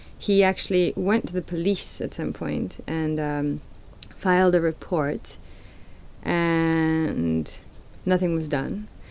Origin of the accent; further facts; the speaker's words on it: Mexico City, Mexico; For example, I'm a Chilanga, which means I'm from Mexico City.